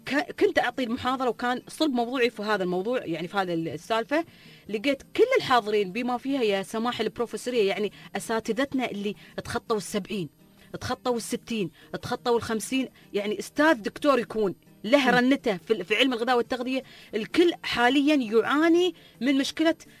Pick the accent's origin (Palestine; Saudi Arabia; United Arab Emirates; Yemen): United Arab Emirates